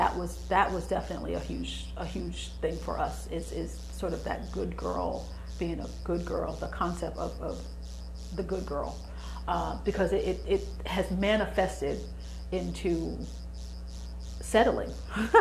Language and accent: English; Jamaica; I'm Jamaican